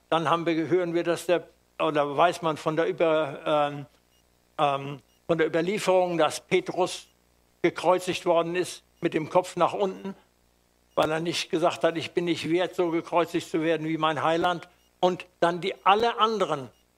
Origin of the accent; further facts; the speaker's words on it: Hamburg, Germany; wie die Leute dann mitfiebern in meiner Heimatstadt Hamburg